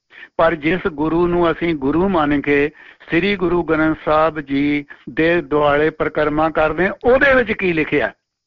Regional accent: Punjab, India; ਮਾਲਵੇ ਦੇ ਵਿੱਚ ਮੈਂ ਵੀ ਬਚਪਨ ਚ ਸੁਣਿਆ ਸੀਗਾ

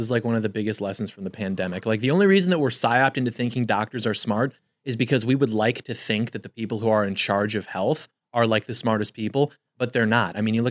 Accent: Midwest, United States; Don't get me wrong. I'm from the Midwest.

